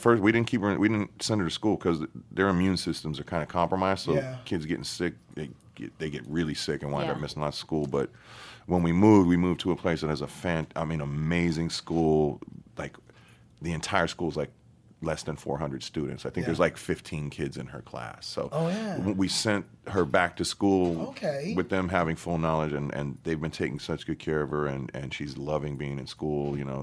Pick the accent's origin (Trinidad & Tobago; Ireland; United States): United States; California; You know, I was growing up in Cali, even though born out here and whatnot.